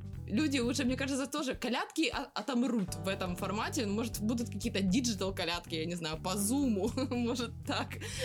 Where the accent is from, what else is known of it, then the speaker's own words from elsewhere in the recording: Zhovti Vody, Dnipropetrovsk Oblast, Ukraine; Я из Желтых Вод.